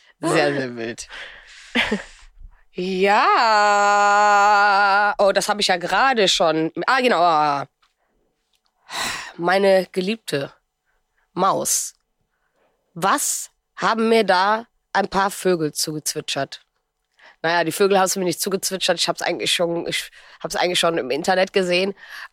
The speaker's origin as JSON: {"language": "German", "town": "Wuppertal", "region": "North Rhine-Westphalia", "country": "Germany", "lives_now": "Berlin, Germany", "said": "Ich komme ja eigentlich aus NRW. Ich komme ja eigentlich aus so halbe Stunde von Köln entfernt."}